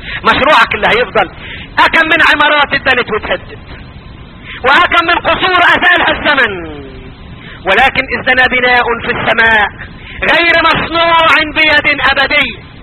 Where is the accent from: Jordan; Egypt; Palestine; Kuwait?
Egypt; Upper Egypt; زمان كان عندنا في الصعيد